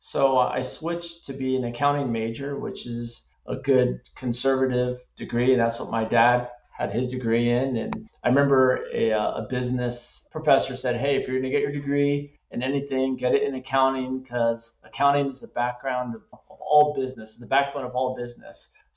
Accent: Tucson, Arizona, United States; And I'm from Tucson. I've never kayaked or rode a boat before.

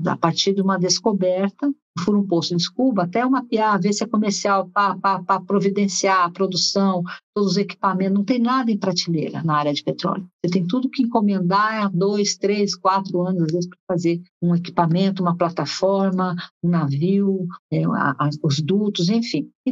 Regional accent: São Paulo, Brazil; eu sou paulistana, mas eu ia para o sítio todas as férias.

